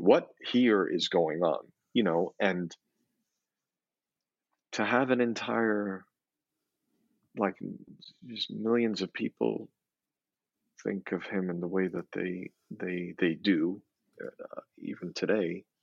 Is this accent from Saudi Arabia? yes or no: yes; Saudi Arabia; And we grew up in Saudi Arabia.